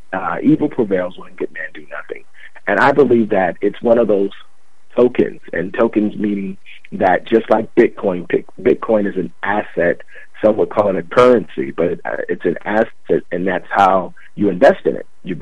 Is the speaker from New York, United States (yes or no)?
no; Chicago, Illinois, United States; because I'm from Chicago, a.k.a. Chirac, where less than 30% of homicides are being solved.